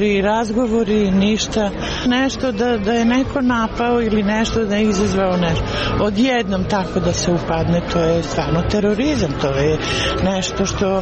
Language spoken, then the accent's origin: Serbian; Pristina, Pristina District, Kosovo; zna se sve šta je, ja sam baš iz Prištine, ljudi su oni, ljudi smo i mi